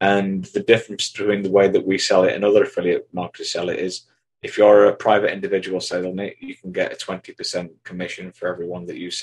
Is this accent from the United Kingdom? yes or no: yes; England, United Kingdom; and then we provide a cup of tea, because we're English, of course, and a biscuit.